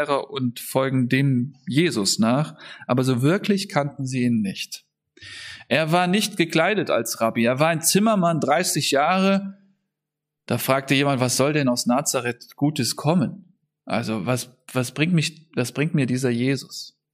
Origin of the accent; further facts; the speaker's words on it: Euskirchen, North Rhine-Westphalia, Germany; ich komme aus Euskirchen